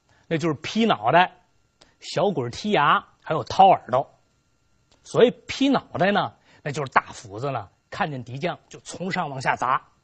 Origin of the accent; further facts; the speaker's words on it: China; 我们中国人耳熟能详